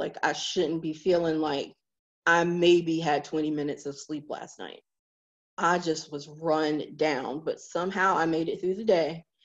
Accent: Rocky Mount, North Carolina, United States; And so my home is about 60 miles east of Raleigh. So it was a good little drive. I'm from Rocky Mount, North Carolina, if any of you have heard of Rocky Mount.

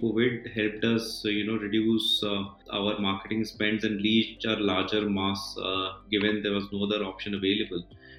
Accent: Ajmer, Rajasthan, India; I come from Ajmer

